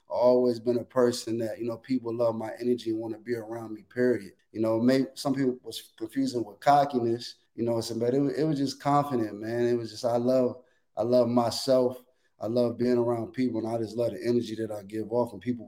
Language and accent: English; Newport News, Virginia, United States; I'm from Newport News, Virginia.